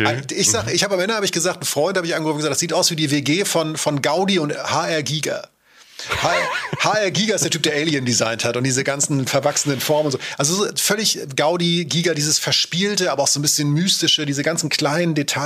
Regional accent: Henstedt-Ulzburg, Schleswig-Holstein, Germany; Was wisst ihr schon über meinen Heimatort, Hinschin Ulzburg? Wahrscheinlich auch nicht viel.

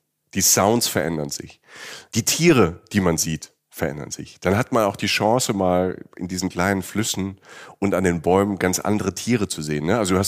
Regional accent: Southern Germany, Germany; Ich komme ja auch aus Süddeutschland.

